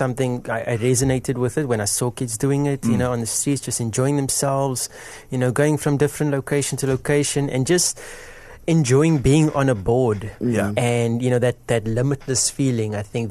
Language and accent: English; Athlone, Western Cape, South Africa; growing up in Athlone, my favorite location, you know, would be actually going down Belgravia Road all the way down towards the stadium.